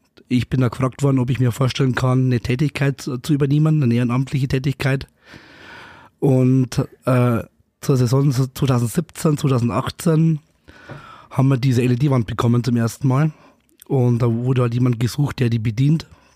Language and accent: German; Altenstadt, Bavaria, Germany; also born or lived in Weiden; ich bin in Weiden geboren, aber aufgewachsen in Altenstadt bei Fundstrauß. Aber wohne jetzt auch schon jetzt seit, ich glaube, 4 Jahre jetzt in Weiden.